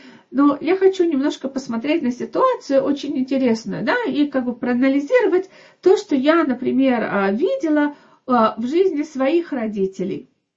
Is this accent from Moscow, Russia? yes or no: yes; Moscow, Russia; now in Israel; так как я из Москвы, я как бы знаю про людей, которые приехали вот тогда вместе с моими родителями.